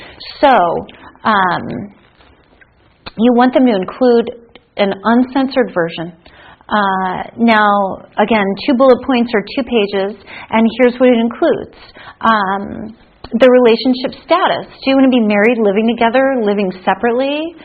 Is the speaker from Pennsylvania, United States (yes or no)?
yes; Harrisburg, Pennsylvania, United States; my hometown where I grew up in Harrisburg, Pennsylvania.